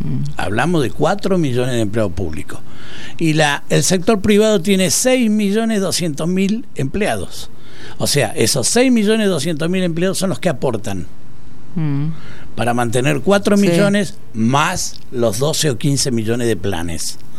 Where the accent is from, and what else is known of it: Argentina